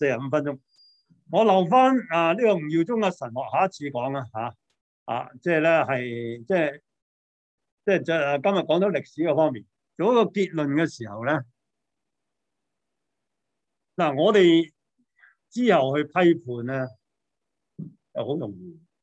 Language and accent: Cantonese; China; 呢個故事咧係我哋中國人典範